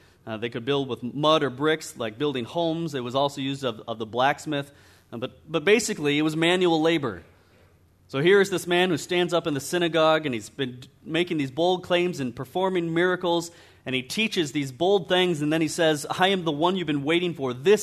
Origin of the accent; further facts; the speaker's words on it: Michigan, United States; been a key part of my testimony in my hometown up in Michigan